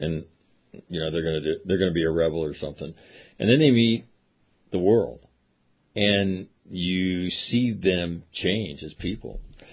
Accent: Guatemala; He's from Puerto Rico. I'm from Guatemala. He's from Honduras.

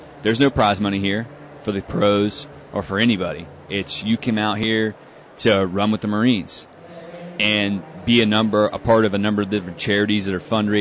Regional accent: Ohio, United States; So, born and raised in Ohio.

